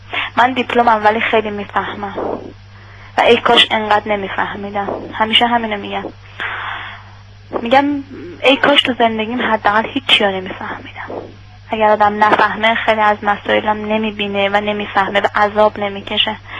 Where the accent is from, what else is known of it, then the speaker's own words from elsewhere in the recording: Iran; چون ما هممون ایرانی هستیم، ولی خب اینا اومدن ایران ما رو خراب کردن